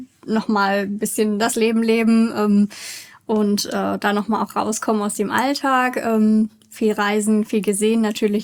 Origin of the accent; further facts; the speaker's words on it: Troisdorf, North Rhine-Westphalia, Germany; also born or lived in Hamburg; now in Willingen, Germany; Also ich komme aus der Nähe von Köln, aus Troisdorf, bin da aufgewachsen, habe zu meinem Studium 4 Jahre in Hamburg gewohnt und bin dann wieder zurück nach Köln und zuletzt oder beziehungsweise war dann 3,5 Jahre auf dem Schiff, auf AIDA und bin dann nach Willingen gezogen, ins Sauerland